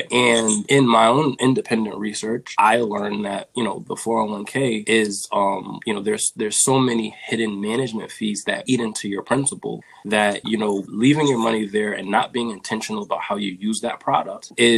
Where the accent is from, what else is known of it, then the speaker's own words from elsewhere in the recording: New York, United States; I thought that success meant, especially growing up in New York, I thought that success meant when I became an adult that I would have Section 8